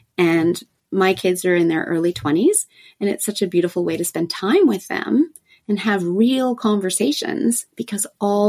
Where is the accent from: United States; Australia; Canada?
Australia; moved away as an adult; originally I'm actually from Australia and lived on the beach in Australia. So I moved from that, traveled around the world for a couple of years, came here, and I love going back to Australia.